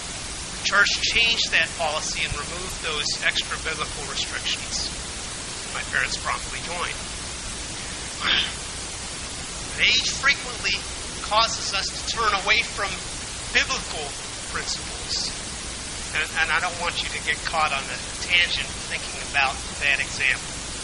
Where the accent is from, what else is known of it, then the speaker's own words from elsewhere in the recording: Pennsylvania, United States; now in Illinois, United States; My home church, College Church in Wheaton, we moved to Illinois from Pennsylvania in 1963, and my mother still attends that church today.